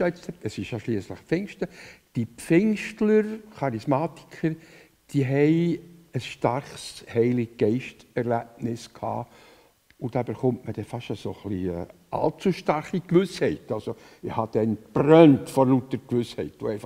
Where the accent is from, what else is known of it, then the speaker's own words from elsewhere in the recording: Köniz, Bern, Switzerland; Ich bin also in Liebefeld, in Köniz, aufgewachsen